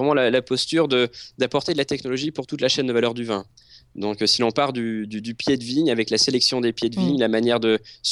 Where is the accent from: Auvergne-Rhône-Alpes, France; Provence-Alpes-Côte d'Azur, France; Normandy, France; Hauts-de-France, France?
Auvergne-Rhône-Alpes, France; Lyon; now in Bordeaux, France; moi je suis bordelais d'adoption, mais